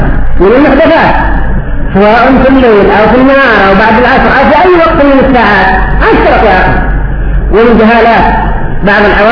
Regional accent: Yemen; وعندنا في اليمن المتزوج يقوم بسرعه قبل الولي

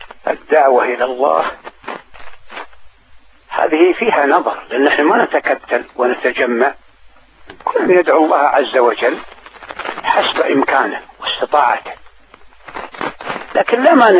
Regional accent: Saudi Arabia; حتى عندنا في السعودية

